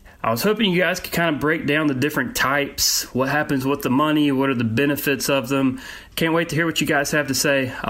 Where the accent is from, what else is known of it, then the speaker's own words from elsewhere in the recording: Charlotte, North Carolina, United States; I'm from Charlotte, North Carolina.